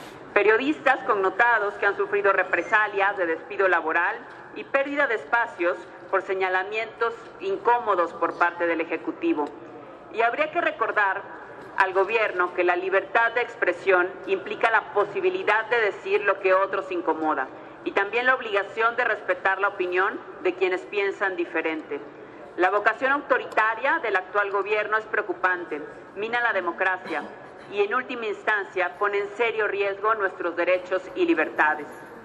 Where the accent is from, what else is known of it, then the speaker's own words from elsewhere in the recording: Veracruz, Mexico; somos 8 millones los veracruzanos que estamos sufriendo atropello tras atropello todos los días. Somos 8 millones que también somos mexicanos